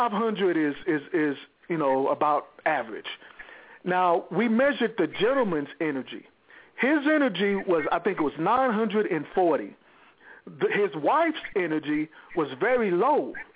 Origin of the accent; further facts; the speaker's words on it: Houston, Texas, United States; I'm from Houston, Texas